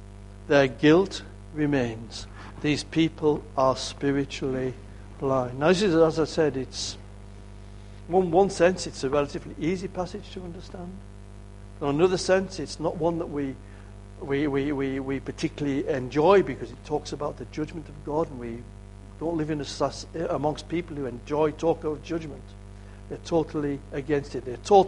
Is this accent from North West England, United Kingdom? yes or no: yes; Kendal, North West England, United Kingdom; also born or lived in Whitehaven; my parents moved to Kendal in 1952. I was 5 years of age. We came from Whitehaven.